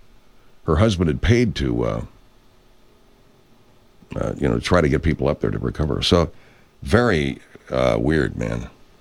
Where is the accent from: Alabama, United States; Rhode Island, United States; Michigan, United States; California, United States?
California, United States; I come from Southern California. That means only one thing. You hate San Francisco sports teams.